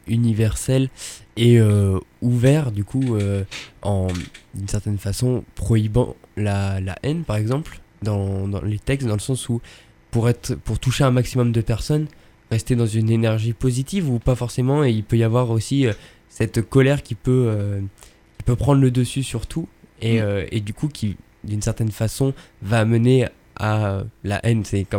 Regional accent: Roubaix, Hauts-de-France, France; j'ai grandi à Roubaix

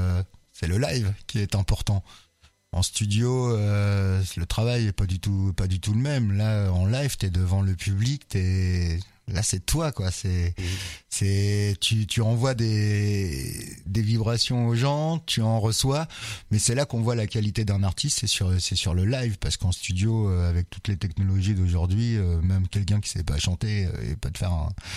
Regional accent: Normandy, France; now in Tours, France; ça fait 10 ans que je suis ici, mais je viens de Normandie. Et c'est vrai que quand je suis arrivé à Tours

